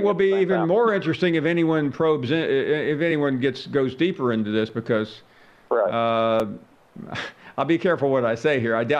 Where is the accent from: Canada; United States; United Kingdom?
United States; Memphis, Tennessee; I'm a Southern boy. I grew up in Memphis. I lived I've never lived above the Mason-Dixon line.